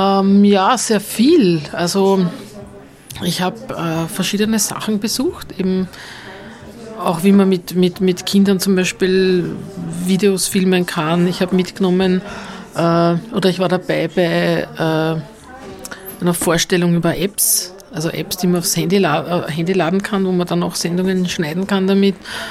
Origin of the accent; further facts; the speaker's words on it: Vienna, Austria; ich komme aus Wien. Ich bin an sich Lehrerin und arbeite auch bei einer Sendung mit bei Radio Orange.